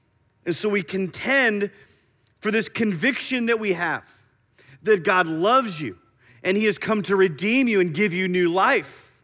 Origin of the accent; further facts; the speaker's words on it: Iowa, United States; So I grew up in Iowa. Everybody had a basement.